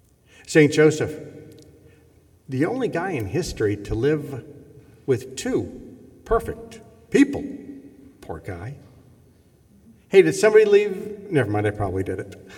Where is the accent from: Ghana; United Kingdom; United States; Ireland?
Ireland; But that's because I'm Irish.